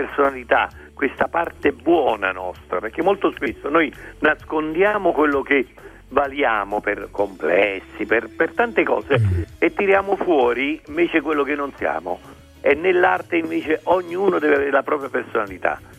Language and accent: Italian; Naples, Campania, Italy; sono napoletano, perché siamo sanguigni